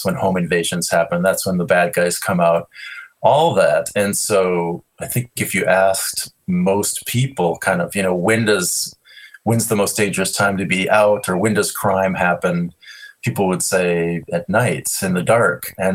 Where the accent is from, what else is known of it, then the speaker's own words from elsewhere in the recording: Minneapolis, Minnesota, United States; I grew up in Minneapolis, but the year I was born, my grandparents and parents built a cabin in the northern part of the state where we call it up north here.